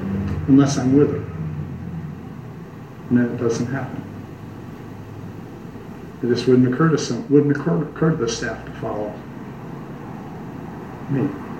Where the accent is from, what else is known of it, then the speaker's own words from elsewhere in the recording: Indiana, United States; I was raised in Indiana, Indiana has more Ku Klux Klan members per capita than any state north of the Mason-Dixon line.